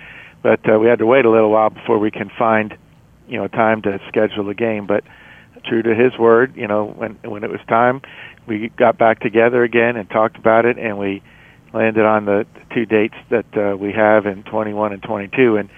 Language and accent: English; Florida, United States; as I was growing up in South Florida.